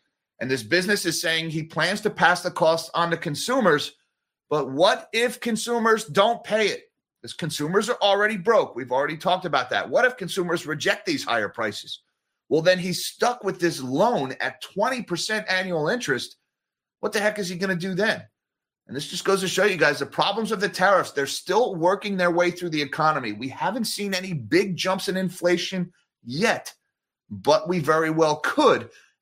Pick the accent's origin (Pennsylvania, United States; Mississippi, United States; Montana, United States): Pennsylvania, United States; Farmers in deep red Pennsylvania struggle to find workers. This is in my home state here.